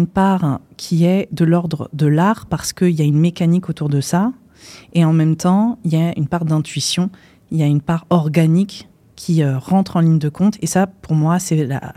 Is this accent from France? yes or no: no; India; parce que j'ai grandi en Inde aussi, donc c'est un pays qui repose énormément sur la pratique de l'astrologie.